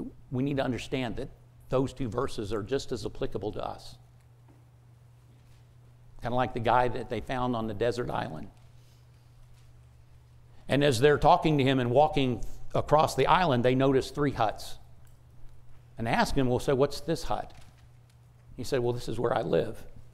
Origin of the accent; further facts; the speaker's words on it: Arlington, Texas, United States; I'm from Arlington, up in the Metroplex, by the way, Northwest Church in Arlington.